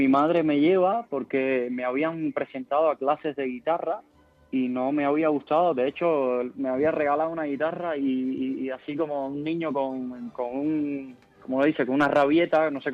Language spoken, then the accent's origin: Spanish; Cuba; now in Madrid, Spain; desde que llegué a Madrid me sentí como en mi país. La gente aquí me acogió muy bien, me encanta. Es que la comida, todo, es como si fuera Cuba.